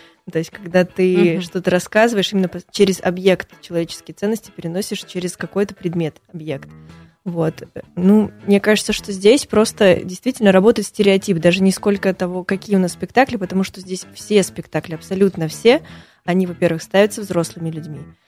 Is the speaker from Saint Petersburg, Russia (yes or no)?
yes; Saint Petersburg, Russia; То есть, ну вот я сама лично из Петербурга